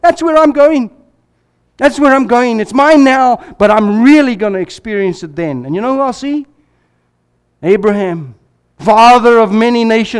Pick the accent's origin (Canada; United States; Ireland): Ireland; I have in my possession some crystal from Ireland, because I'm Irish, so it's right.